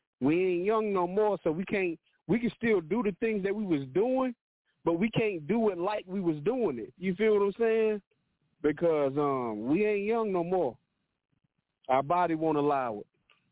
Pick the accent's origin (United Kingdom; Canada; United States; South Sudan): United States; Raleigh, North Carolina; I'm from Raleigh, Rough Raleigh, North Carolina.